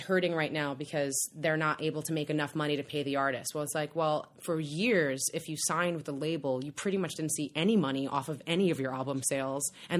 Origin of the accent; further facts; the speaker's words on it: New York, United States; I'm a New Yorker, maybe.